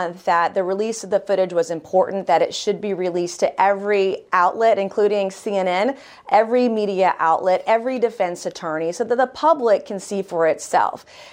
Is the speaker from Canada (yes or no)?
no; South Carolina, United States; I'm proud of my home state of South Carolina.